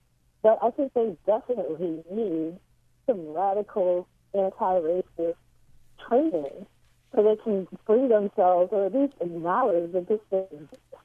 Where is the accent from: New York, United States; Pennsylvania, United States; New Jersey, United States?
Pennsylvania, United States; Philadelphia; and I'm actually from Philadelphia and was a child when that happened and lived maybe 15 blocks away.